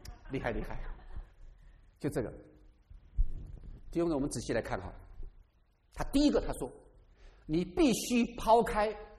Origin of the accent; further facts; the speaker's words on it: China; 这就是我们中国人哈